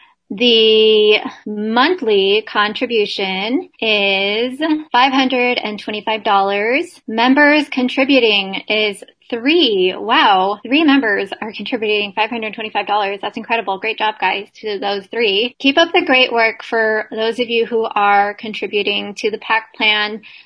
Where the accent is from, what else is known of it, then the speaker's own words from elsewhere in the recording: Nevada, United States; You will be happy to hear that you guys are ahead of my home state, Nevada.